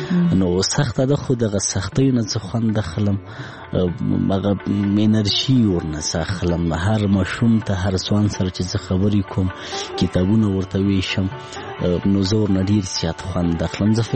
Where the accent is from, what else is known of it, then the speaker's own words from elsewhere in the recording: Laghman, Afghanistan; زه په لغمان کې پیدا شوم، په لغمان کې را لوی شوم، ښوونځی مې په لغمان کې لوستې